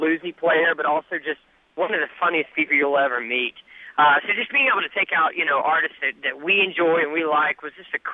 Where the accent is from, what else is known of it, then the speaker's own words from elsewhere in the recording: the South, United States; I grew up in the South, but my parents never listened to country music.